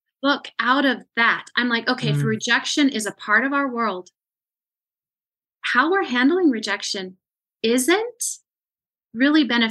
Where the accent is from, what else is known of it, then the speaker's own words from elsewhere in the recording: Montana, United States; some people are really convinced that I was not from Montana, but I was from down south